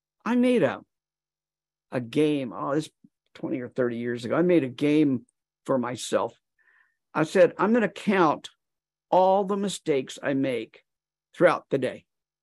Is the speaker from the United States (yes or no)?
yes; Wichita, Kansas, United States; my hometown of Wichita, Kansas. If you had a map of my hometown of Wichita from 1800